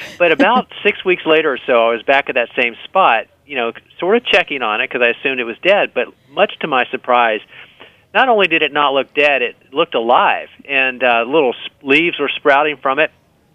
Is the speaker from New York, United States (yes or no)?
no; Miami, Florida, United States; So, I grew up in Miami. So, everything grows down there pretty much. It's very tropical.